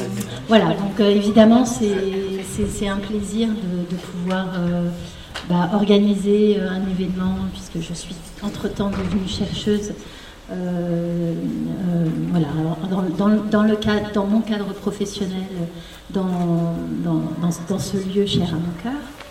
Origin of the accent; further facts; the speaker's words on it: Gennevilliers, Île-de-France, France; Oui, donc moi, je suis Gennevilloise d'origine, je suis née à Gennevilliers.